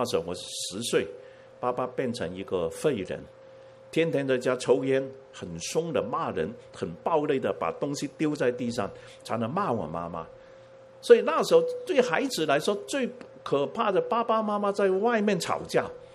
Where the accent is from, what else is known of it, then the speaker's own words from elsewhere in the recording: Hong Kong; 就从国内来到香港啊，跑到香港，父母都是高等的知识分子。在香港呢，我住的家上到那个阳台啊，小的时候6岁的时候放风筝，